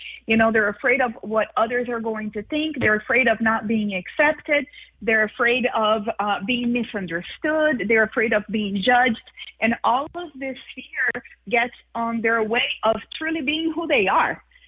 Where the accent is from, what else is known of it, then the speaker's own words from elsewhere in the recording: Brazil; now in Miami, United States; I'm originally from Brazil.